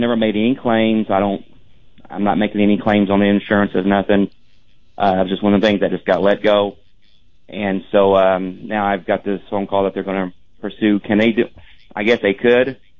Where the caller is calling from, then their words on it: West Virginia, United States; Hey, I'm calling from West Virginia, so I don't know if you can help me out or not